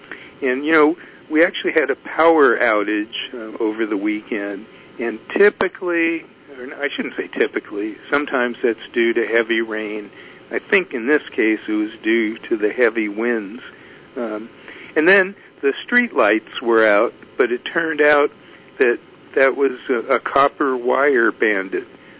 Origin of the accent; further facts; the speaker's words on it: Palos Verdes, California, United States; Now, I know I grew up in Palos Verdes, and over by Portuguese Bend, where I guess it's Palos Verdes Drive East, the road is really moving